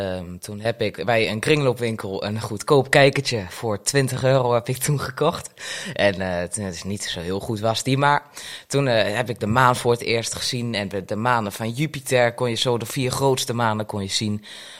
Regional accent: Hengelo, Overijssel, Netherlands; born there; now in Almelo, Netherlands; Ik ben 15 jaar oud. Ik ben geboren in Hengelo. En ik ben in 2021 in Almelo komen wonen.

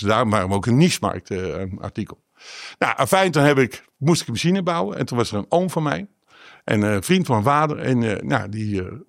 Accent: Slochteren, Groningen, Netherlands; Ja, wij komen uit Slochteren vandaan.

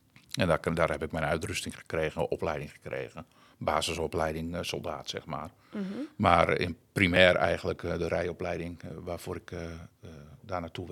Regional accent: Delfzijl, Groningen, Netherlands; Kijk, ik kwam als jongen uit Delfzijl en ik was niet wereldvreemd.

